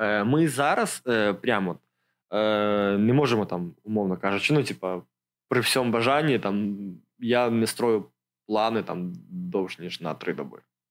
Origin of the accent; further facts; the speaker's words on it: Okhtyrka, Sumy Oblast, Ukraine; Я з Ахтирки.